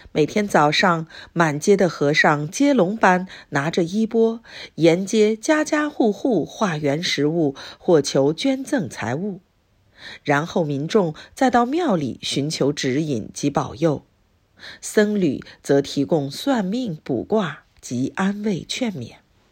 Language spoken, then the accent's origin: Chinese; Taiwan; also born or lived in Myanmar / China; now in Singapore; 我1965年出生于缅甸，1980到2001年成长求学工作于台湾。2002到2008年，台湾外派到中国大陆负责市场营销。2008年迄今工作居住在新加坡